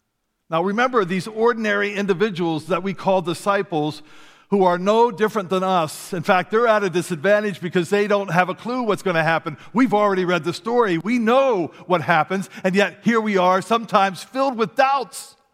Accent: Pennsylvania, United States; now in Michigan, United States; I grew up in Pennsylvania with around the Appalachian Mountains, and here I come out to the flatlands of Michigan

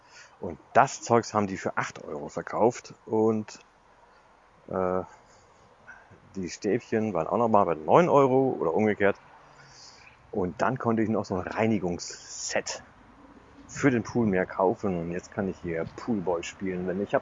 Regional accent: Lower Saxony, Germany; der mir aus meiner Heimatstadt bekannt ist. Die kommen auch aus Osnabrück oder aus Bissendorf.

